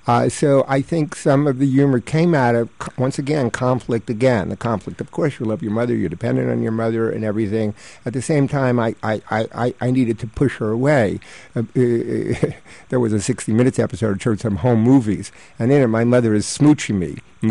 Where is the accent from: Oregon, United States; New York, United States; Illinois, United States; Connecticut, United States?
New York, United States; Queens; it was New York in the 50s, and the neighborhoods where I grew up in Queens were divided into a block of Jewish people, a block of Irish people, a block of Italian people